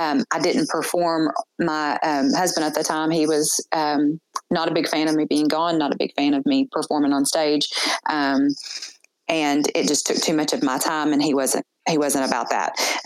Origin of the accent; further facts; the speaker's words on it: the South, United States; And I was raised in the South, unfortunately